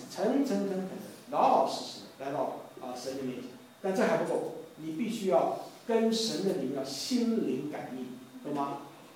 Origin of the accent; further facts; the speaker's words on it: Taiwan; now in United States; 我是从台湾来的，用这个词叫猿